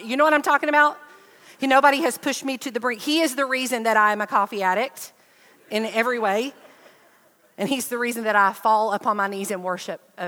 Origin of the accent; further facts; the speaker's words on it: Alabama, United States; I said this in all the other services, that I am from North Alabama. Southerners are brilliant.